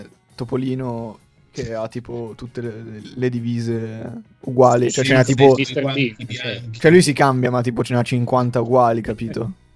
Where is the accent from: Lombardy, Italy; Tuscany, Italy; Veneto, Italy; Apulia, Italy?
Lombardy, Italy; Milan; born there; now in Turin, Italy